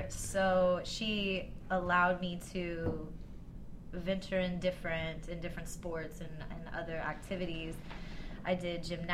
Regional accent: Dallas, Texas, United States; I was born and raised in Dallas, Texas.

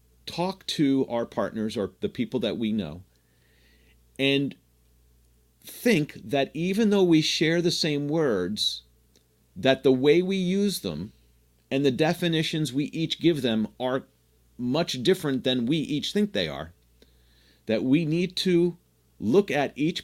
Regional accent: New Jersey, United States; Lizette's born in New Jersey, I'm born in New Jersey, we talk like we're from Jersey, and we communicate and we think anything I say, since I'm from Jersey

